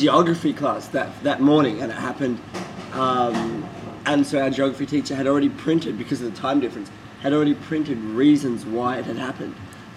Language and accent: English; Victoria, Australia; from Melbourne, so it's a bit of a country town. But there's country towns around that that think my hometown is the big city.